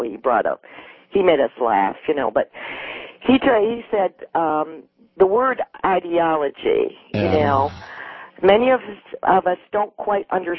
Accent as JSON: {"language": "English", "region": "Michigan", "country": "United States", "said": "Yeah, I'm from Michigan."}